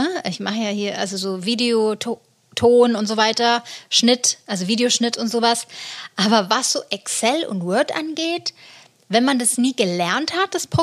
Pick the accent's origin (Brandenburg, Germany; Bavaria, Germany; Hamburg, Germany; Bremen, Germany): Bavaria, Germany; Und ich komme ja aus Bayern.